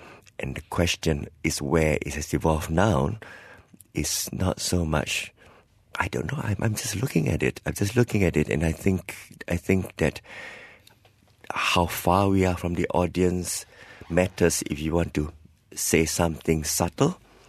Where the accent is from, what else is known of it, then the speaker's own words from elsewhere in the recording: Malacca, Malaysia; now in Australia; I come from Malacca, and I live in Australia